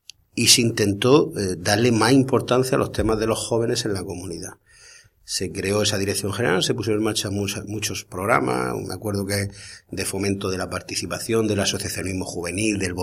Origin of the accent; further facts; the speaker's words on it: Puerto Lumbreras, Region of Murcia, Spain; yo nací en Puerto Lumbreras, crecí en Puerto Lumbreras